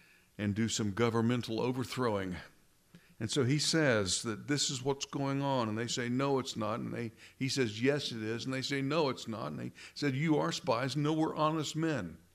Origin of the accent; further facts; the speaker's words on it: Louisiana, United States; I'm from Louisiana originally, picayune-ish.